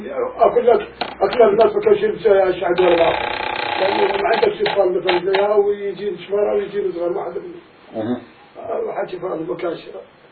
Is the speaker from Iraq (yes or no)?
no; Yemen; moved away; ليش أنتوا مش كان إحنا جابونا من اليمن غصبا عنا وحطونا أنا مزارعين حراس